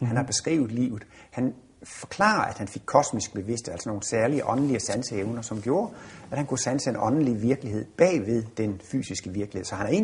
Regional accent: Horsens, Central Denmark Region, Denmark; moved away as an adult; now in Copenhagen, Denmark; Men jeg er student fra Horsens af, og i 1967 flyttede jeg til København

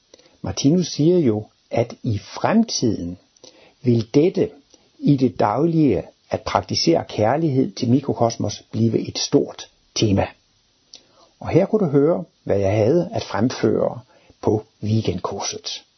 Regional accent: Jutland, Denmark; Jeg kommer fra Jylland, og der går man jo ikke til læge, bare fordi man har ondt i maven.

